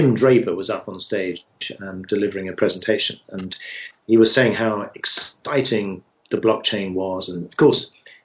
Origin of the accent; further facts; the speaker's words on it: England, United Kingdom; now in United States; I'm not from round here. I was originally from the UK. I was born just outside London and moved to the US 4.5 years ago.